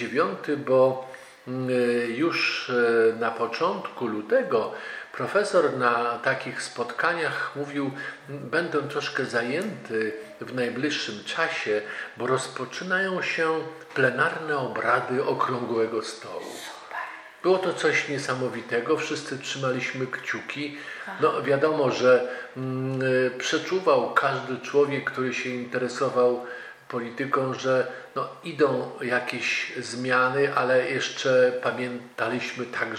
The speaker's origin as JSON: {"language": "Polish", "town": "Ożarów Mazowiecki", "region": "Masovian Voivodeship", "country": "Poland", "tie": "born or raised there", "said": "Urodziłem się w Ołtarzewie. Dzisiaj to już jest dzielnica naszego miasta Ożarów. W marcu 1951 roku. I od tamtej pory zawsze w Ożarowie mieszkałem"}